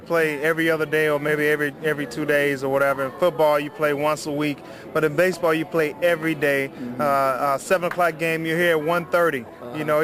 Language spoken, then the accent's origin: English; Pine Bluff, Arkansas, United States; I was a guy from Pine Bluff, Arkansas. We didn't have a lot of professional players come back and do those camps.